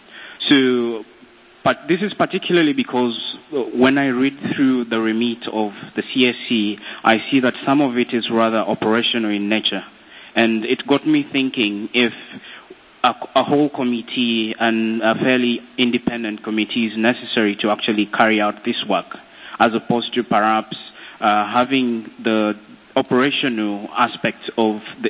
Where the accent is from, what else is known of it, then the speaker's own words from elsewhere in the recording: Uganda; and I'm from Uganda.